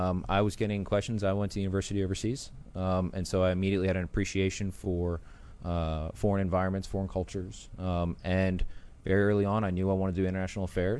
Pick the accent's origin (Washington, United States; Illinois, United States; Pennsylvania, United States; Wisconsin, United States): Pennsylvania, United States; Tyrone; I grew up on a farm outside of Tyrone, Pennsylvania.